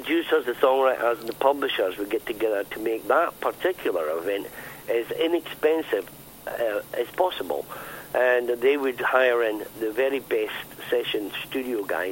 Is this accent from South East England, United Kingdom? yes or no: no; Scotland, United Kingdom; we come from Scotland